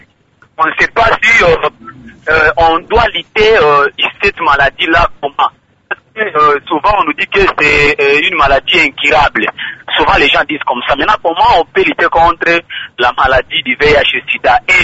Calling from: Kindu, Maniema, DR Congo; si chez nous à Kindu

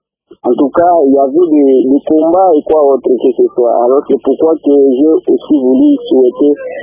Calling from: Manono, Tanganyika, DR Congo; précisément ici chez nous à Manono

